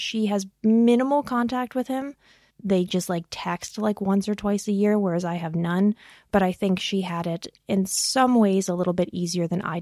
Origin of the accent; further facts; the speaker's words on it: United States; now in Berlin, Germany; I am an American voiceover artist, comedian, musician, and performer currently based in Berlin.